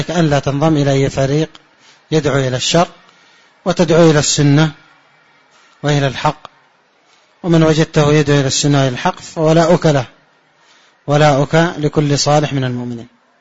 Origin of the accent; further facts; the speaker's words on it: Yemen; يعني بعض اللهجات عندنا في اليمن هكذا يقول